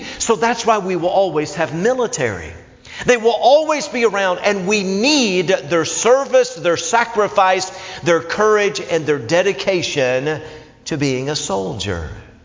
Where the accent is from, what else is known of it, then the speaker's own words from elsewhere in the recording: Knoxville, Tennessee, United States; Well, when I was 17 years of age, growing up in Knoxville, Tennessee, I knew that I was a sinner.